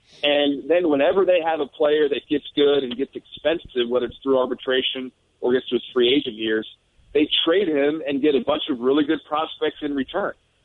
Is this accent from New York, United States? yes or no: no; Baltimore, Maryland, United States; And it just kind of so happened that I grew up in Baltimore and was a first baseman and loved Eddie Murray as a switch hitter.